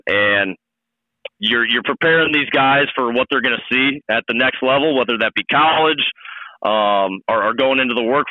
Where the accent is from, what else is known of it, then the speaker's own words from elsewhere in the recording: Belleville, United States; I grew up in Belleville born and raised